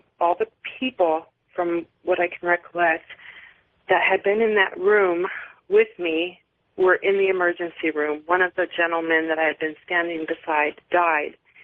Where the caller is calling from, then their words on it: Daytona Beach, Florida, United States; Daytona Beach.